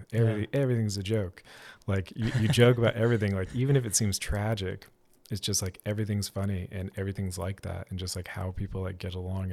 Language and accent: English; Portland, Oregon, United States; born there; One, like my family is here because I was born in Portland. I was actually born at Emmanuel Hospital.